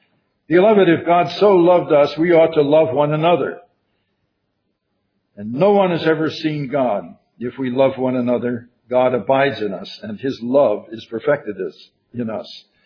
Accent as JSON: {"language": "English", "town": "Philadelphia", "region": "Pennsylvania", "country": "United States", "tie": "born or raised there", "said": "But of course, I was born in Philadelphia and lived near Philadelphia for a lot of my early life."}